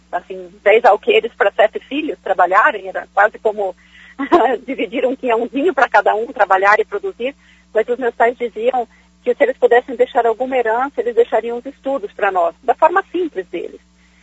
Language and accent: Portuguese; Iporã, Paraná, Brazil; Eu sou natural de Iporã, muito perto de Maringá.